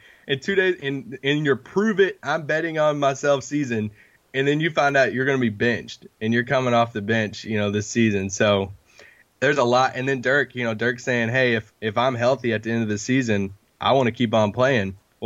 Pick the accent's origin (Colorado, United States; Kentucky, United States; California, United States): Kentucky, United States; we kind of bonded because I'm from Kentucky.